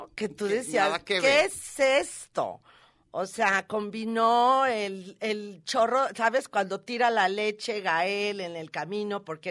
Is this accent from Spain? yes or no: no; Mexico; Eso yo como mexicana